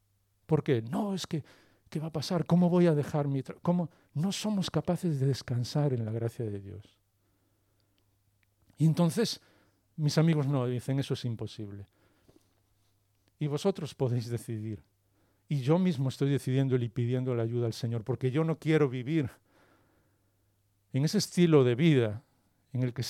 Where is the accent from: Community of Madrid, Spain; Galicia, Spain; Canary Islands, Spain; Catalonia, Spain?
Galicia, Spain; yo soy gallego, ya sabéis, entonces me gusta preguntar todo